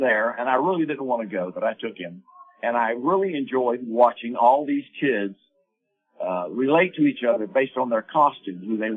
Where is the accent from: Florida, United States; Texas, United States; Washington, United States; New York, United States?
Florida, United States; now in Spanish Fork, United States; I am from Florida originally.